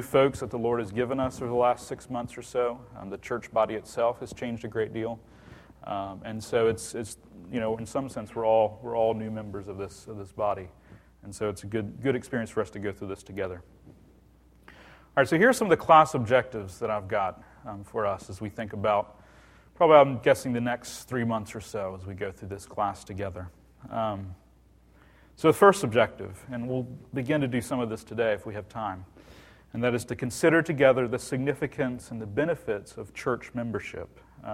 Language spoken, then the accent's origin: English; Virginia, United States; moved away as an adult; now in Dallas, United States; We moved to the Dallas-Fort Worth area in early August of this year. I grew up in Virginia.